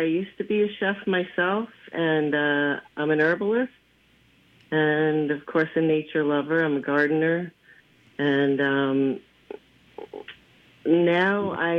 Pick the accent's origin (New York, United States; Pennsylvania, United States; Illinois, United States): New York, United States; I grew up on Long Island, so I love listening to her accent.